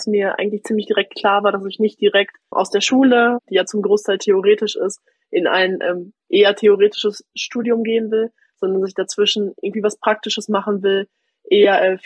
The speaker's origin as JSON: {"language": "German", "country": "Germany", "said": "Deutschland, meiner Heimat"}